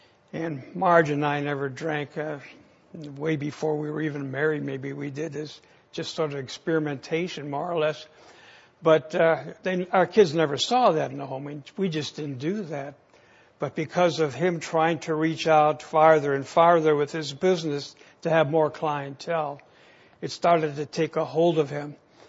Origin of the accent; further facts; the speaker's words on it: Wisconsin, United States; I grew up in Wisconsin. My dad was a bartender and had uncles who owned taverns and resorts.